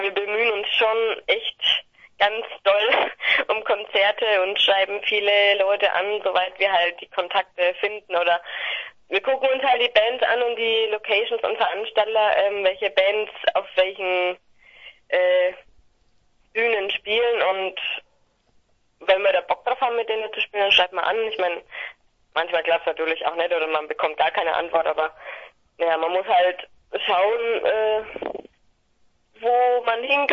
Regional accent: Bavaria, Germany; als Gastband in Bad Kissingen bei uns in Unterfranken.

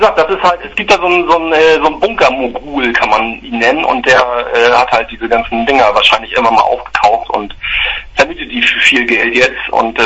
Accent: Lübeck, Schleswig-Holstein, Germany; Komme ich ja aus Lübeck und wir haben damals so 2-3 Gigs da gehabt.

